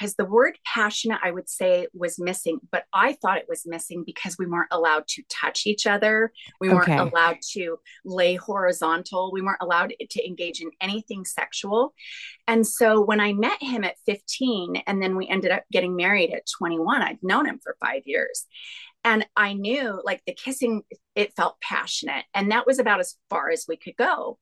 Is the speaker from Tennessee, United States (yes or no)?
no; Vancouver, Washington, United States; now in Las Vegas, United States; So I grew up in Vancouver, Washington. I didn't move to Vegas until we got married.